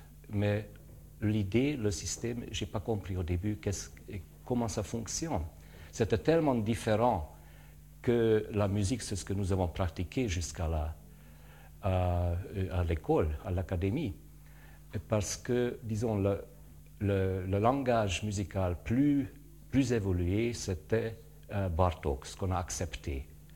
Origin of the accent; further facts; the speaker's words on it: Hungary; Qui êtes-vous? Je viens de la Hongrie.